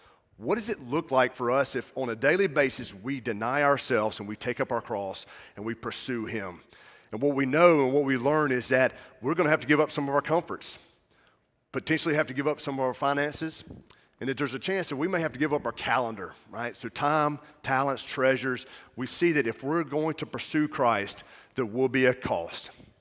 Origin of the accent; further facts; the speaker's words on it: Georgia, United States; And for you from South Carolina, I'm from Georgia.